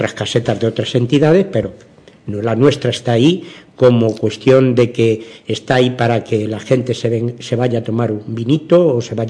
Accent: Community of Madrid, Spain; Yo que soy madrileño

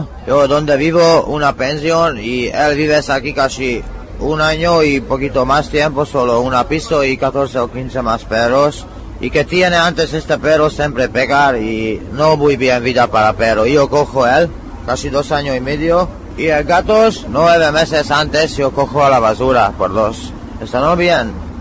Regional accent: Hungary; Spanish is a second language; now in Spain; No, pero tengo 1, 2 o 3 chicos, sí, que húngaro también.

